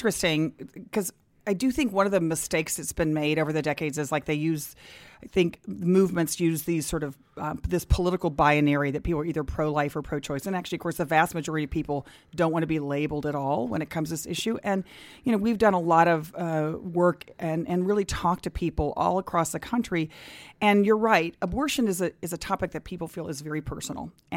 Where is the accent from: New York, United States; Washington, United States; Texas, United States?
Texas, United States; And, what's really distressing to people in my home state is that actually the state has shut down family planning centers.